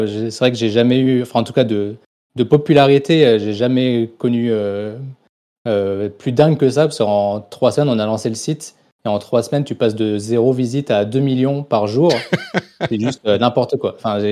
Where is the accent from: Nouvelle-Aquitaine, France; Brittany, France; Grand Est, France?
Grand Est, France; Reims; Je suis né à Reims, donc je suis resté à Reims.